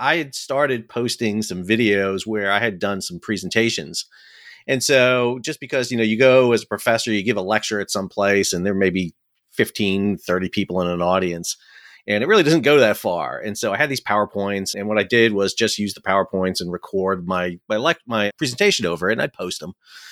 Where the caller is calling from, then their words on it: Fuquay-Varina, North Carolina, United States; I'm calling from home in beautiful Fuquay Varina, North Carolina, so just south of Raleigh.